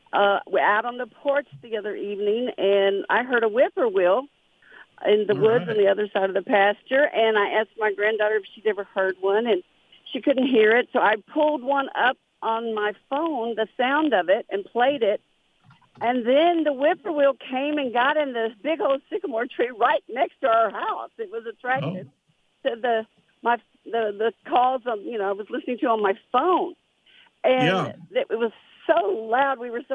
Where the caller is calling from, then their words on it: Texas, United States; I'm from Trinity County, Texas. I'm quarantining over here. I normally live in San Antonio.